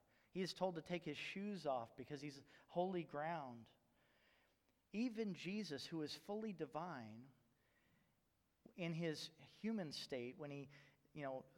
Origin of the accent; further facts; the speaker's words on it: Bible Belt, United States; now in Alaska, United States; now it's not as strong here in Alaska, but I grew up in the Bible Belt, and in the Bible Belt a lot of people claim to be Christian.